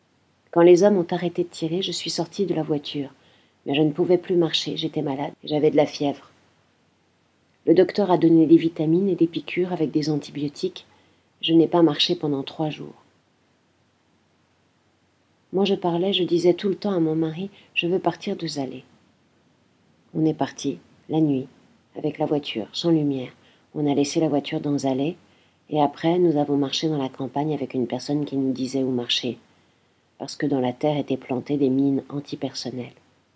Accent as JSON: {"language": "French", "town": "Damascus", "region": "Damascus Governorate", "country": "Syria", "tie": "born there", "said": "Je suis née en Syrie, dans la capitale Damas, dans la maison de mes parents. J'ai 5 frères et une sœur. Je suis née en 1959 dans une ville très jolie et très calme."}